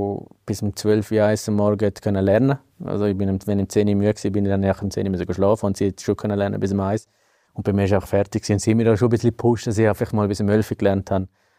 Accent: Graubünden, Switzerland; Wir sind eben im Domlesk aufgewachsen, respektive in Schapine haben wir gelernt Skifahren.

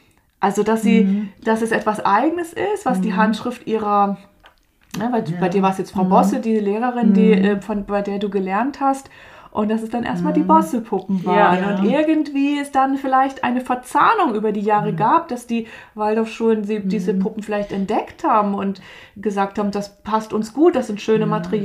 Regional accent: East Germany, Germany; ich komme ja aus der DDR und für mich war Waldorf nach der Wende, da war ich ja fast noch ein Kind

